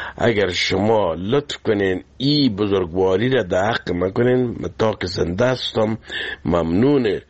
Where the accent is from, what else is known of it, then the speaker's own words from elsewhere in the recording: Kabul, Afghanistan; now in France; اصلا از کابل هستم و در فرانسه مدت 40 سال است که زندگی می کنم.